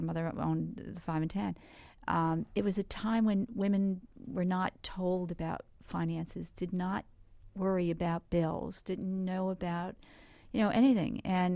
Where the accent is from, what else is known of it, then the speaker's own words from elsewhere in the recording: Bronx, New York, United States; also born or lived in Newburgh, United States; So my mother moved down to the South Bronx. I grew up on Longfellow Avenue.